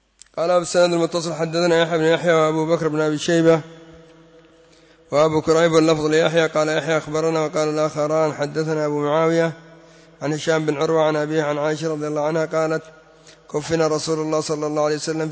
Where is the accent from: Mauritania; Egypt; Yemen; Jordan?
Yemen; أما إذا كان الأمر على ما عندنا في اليمن من أن هذه الأمور من باب التطوع فلا حرج